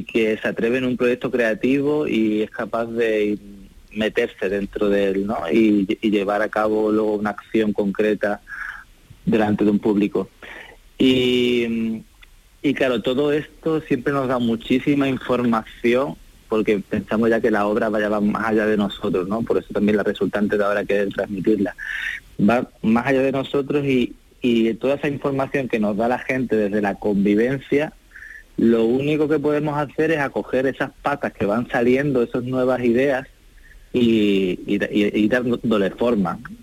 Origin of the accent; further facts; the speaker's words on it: Andalusia, Spain; now in Barcelona, Spain; yo vivo en Barcelona y nosotros somos andaluces.